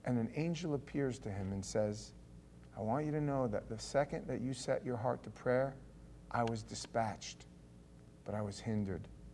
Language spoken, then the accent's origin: English; New York, United States; like I grew up in New York, Spanish-speaking people.